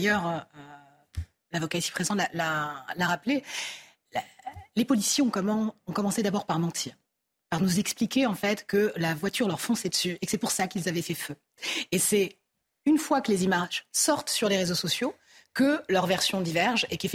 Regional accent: Colombes, Île-de-France, France; Je suis native de Colombes, je travaille dans les quartiers populaires.

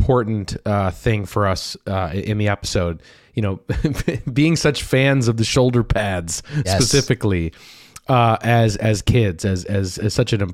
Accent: Minneapolis, Minnesota, United States; he grew up in Canada. I grew up in Minneapolis. We were worlds apart, but we were into the same era, the same thing.

